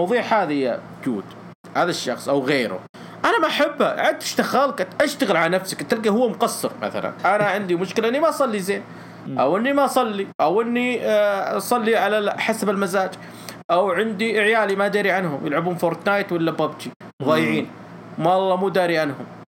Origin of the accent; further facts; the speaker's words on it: Unaizah, Al-Qassim, Saudi Arabia; وفي مدينة عنيزة مدينتي الغالية باريس نجد الفاحاء